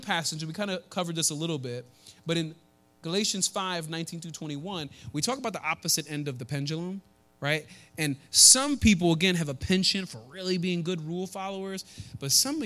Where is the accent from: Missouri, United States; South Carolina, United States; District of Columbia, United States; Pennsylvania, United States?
Pennsylvania, United States; Philadelphia; Remember that whole thing I told you about, I'm from Philly. Well, these are the friends from Philly and from Jersey, some of them from Florida. And when I'm talking to them, I sound different.